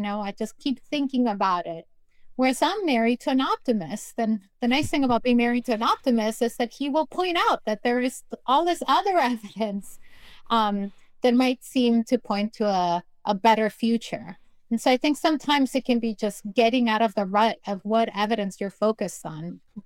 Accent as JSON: {"language": "English", "country": "Peru", "tie": "born or raised there", "moved": "as an adult", "lives_now": "United States", "said": "So I'm both an immigrant. I grew up in Peru and the first person in my family to go to college. And I came to the States to go to college"}